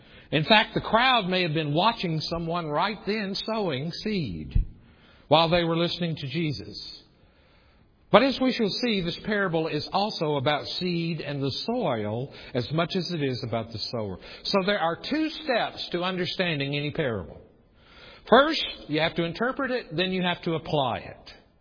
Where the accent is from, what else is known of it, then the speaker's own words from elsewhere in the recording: the South, United States; I have to work really hard to say the word soil, because I'm from the South. And when you're from the South, you say soul, right? Like oil, soul, bowl.